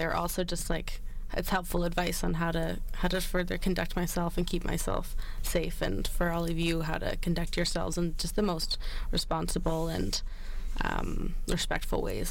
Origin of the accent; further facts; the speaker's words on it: British Columbia, Canada; growing up on Vancouver Island, away from my community, the Squamish Nation